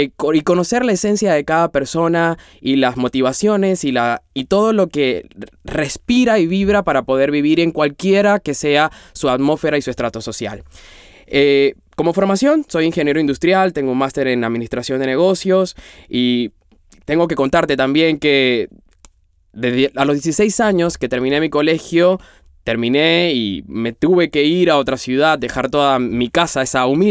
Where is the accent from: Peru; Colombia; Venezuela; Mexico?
Colombia; now in Buenos Aires, Argentina; voy a estarlos acompañando en cada entrega de Nego. Soy colombiano, de 32 años, actualmente vivo en Argentina, en Buenos Aires.